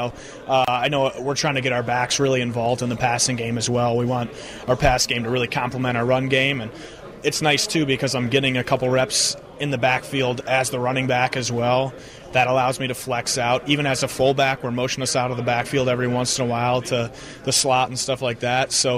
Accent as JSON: {"language": "English", "town": "Wheaton", "region": "Illinois", "country": "United States", "said": "I'm actually from Wheaton, so it's pretty close, yeah. Straight west, western suburbs, yeah."}